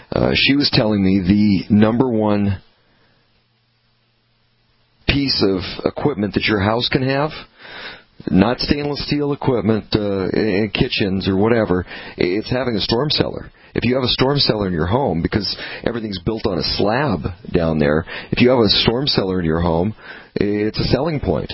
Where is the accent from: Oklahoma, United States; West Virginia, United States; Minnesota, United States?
Minnesota, United States; East Grand Forks; I remember this growing up in East Grand Forks and around Grand Forks.